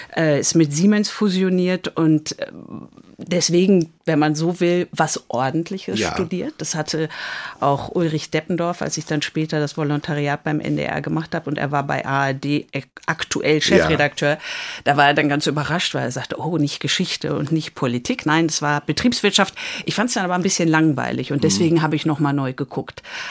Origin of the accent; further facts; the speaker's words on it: Dortmund, North Rhine-Westphalia, Germany; Also so war es jetzt in Dortmund, Bövinghausen, wo ich groß geworden bin, nicht.